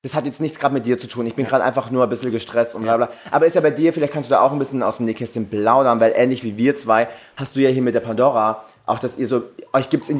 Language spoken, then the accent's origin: German; Germany; Ich meine, ich bin Deutscher.